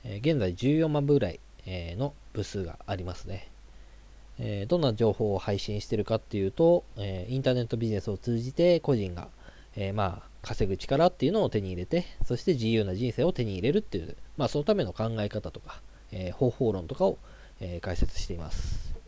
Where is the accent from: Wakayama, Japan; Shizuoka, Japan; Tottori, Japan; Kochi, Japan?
Tottori, Japan; 1985年生まれで鳥取県出身です。